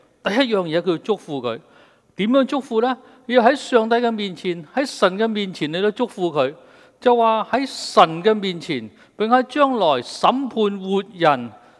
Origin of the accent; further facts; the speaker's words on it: China; 酒祭亦都好似我哋中國人嘅一樣嘅時候，奠酒